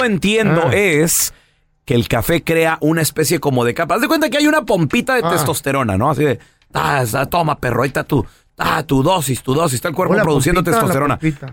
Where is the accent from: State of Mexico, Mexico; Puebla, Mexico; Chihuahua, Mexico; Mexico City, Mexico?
Chihuahua, Mexico; Soy de Chihuahua, hermano